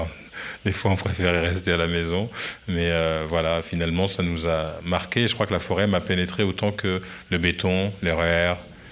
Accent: Île-de-France, France; Moi, j'ai grandi en Essonne et en Seine-et-Marne, donc à partie sud et est de Paris.

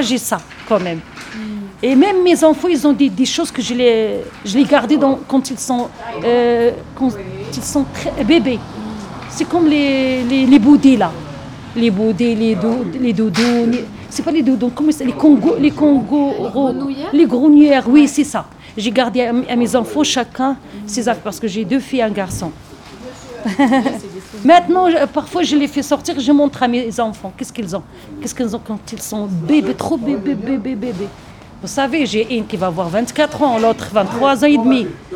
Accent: Morocco; now in France; quand je sors, ou bien j'y vais chez moi, au Maroc et tout ça

